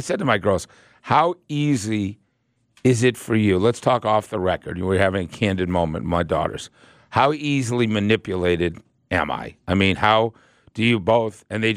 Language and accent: English; Brookline, Massachusetts, United States; I was like, I grew up in Brookline, Massachusetts.